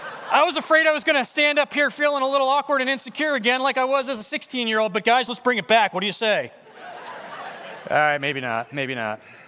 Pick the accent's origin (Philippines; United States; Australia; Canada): United States; East Coast; I'm like, yeah, I'm that kid from the East Coast.